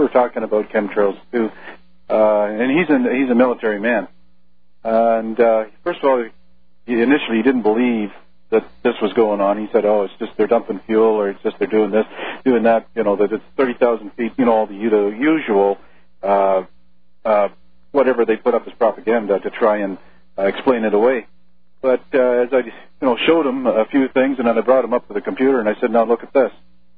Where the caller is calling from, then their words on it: Ontario, Canada; Calling from Ontario.